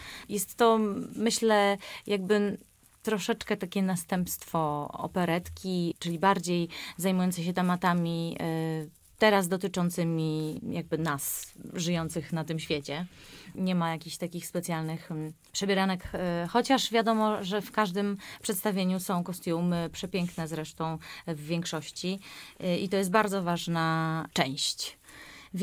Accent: Tomaszów Mazowiecki, Łódź Voivodeship, Poland; jestem z Tomaszowa, Mazowieckiego

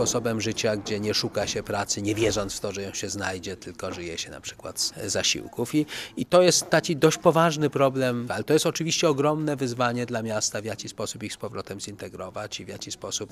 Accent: Łódź, Łódź Voivodeship, Poland; No nie ukrywam, że Łódź, z żalem jako łodzianin to przyznaję, no w wielu dziedzinach wypada rzeczywiście nie najlepiej

